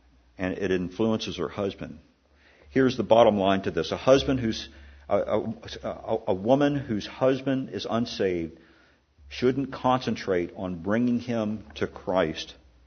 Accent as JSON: {"language": "English", "region": "Maryland", "country": "United States", "said": "She was, I think, from Virginia. I was from Western Maryland."}